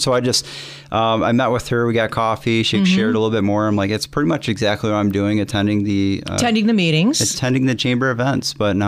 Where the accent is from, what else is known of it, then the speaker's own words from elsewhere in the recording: North Muskegon, Michigan, United States; I grew up in North Muskegon